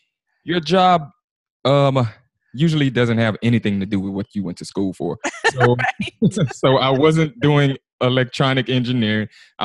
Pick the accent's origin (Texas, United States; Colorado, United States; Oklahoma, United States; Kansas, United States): Texas, United States; accent: Texas twang; Everyone always kind of notices the Texas twang.